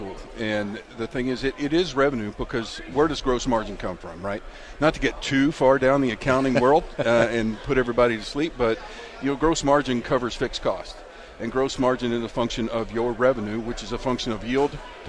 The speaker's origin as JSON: {"language": "English", "region": "Texas", "country": "United States", "said": "And obviously, I'm a guy from Texas, right?"}